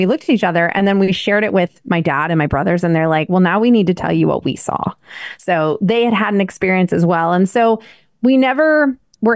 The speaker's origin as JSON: {"language": "English", "region": "Rocky Mountains", "country": "United States", "tie": "born or raised there", "said": "And growing up in the Rockies, when I was 8 years old, my mother and I actually had an experience when we were out feeding the llamas."}